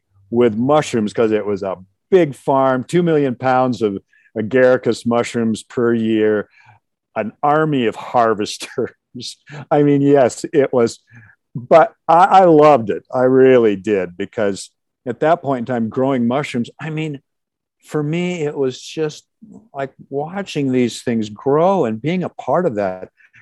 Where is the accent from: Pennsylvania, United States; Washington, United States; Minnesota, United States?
Washington, United States; Seattle; I was raised in Seattle, Washington, Pacific Northwest. The climate there is the best climate in the world for wild mushrooms.